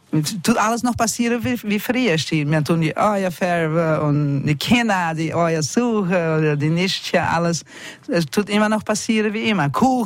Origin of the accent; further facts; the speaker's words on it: Blumenau, Santa Catarina, Brazil; Und das zweitgrößte auf der Welt ist bei uns in Blumenau, der Stadt Santa Catarina.